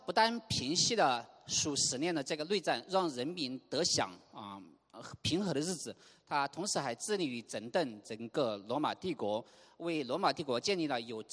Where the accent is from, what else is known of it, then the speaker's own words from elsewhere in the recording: China; now in Canada; 我们从大陆来的弟兄姐妹，我们搬到加拿大这个地方的生活